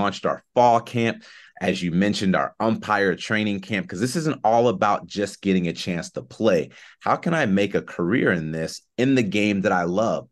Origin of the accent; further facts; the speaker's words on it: Chicago, Illinois, United States; It's so unique, you know, not playing in Chicago, even though I'm from Chicago.